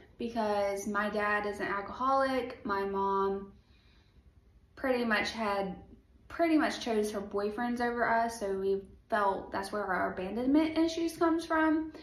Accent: Alabama, United States; So I'm from Alabama. Church was always the number one thing.

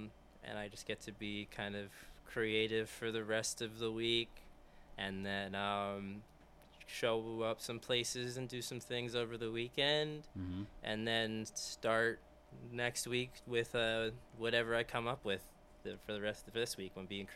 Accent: Bronx, New York, United States; born there; Oh, I was born in the Bronx.

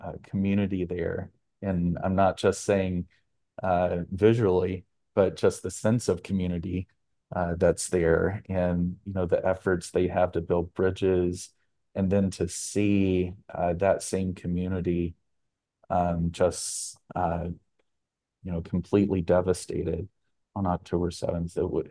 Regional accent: United States; I think, you know, growing up in America, we have our own perceptions of space, especially in such a wide spread out space.

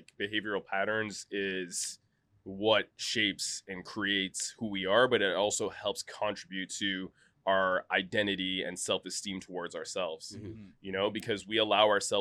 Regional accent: Canada; I lost a lot of muscle during the pandemic because I'm from Canada and our pandemic lasted longer than it should.

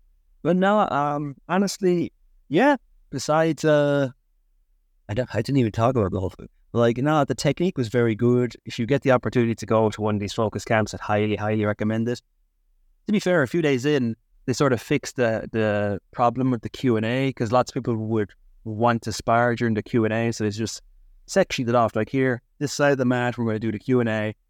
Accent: Ireland; moved away; are you Irish? I'm Irish. We're not in Ireland.

